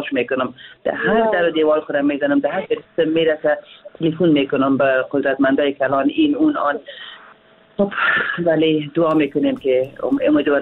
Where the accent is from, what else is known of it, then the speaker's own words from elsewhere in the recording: Afghanistan; now in Hamburg, Germany; من خواه از افغانستان هستم، اما من از یک طرف پشتون هستم، از یک طرف هم تاجک هستم، اردوش هستم،